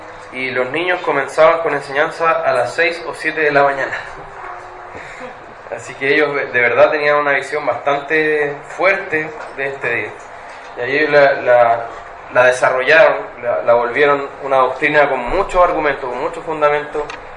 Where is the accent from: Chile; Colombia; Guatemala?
Chile; De hecho, así es para nosotros hoy día, como chilenos, ¿cierto?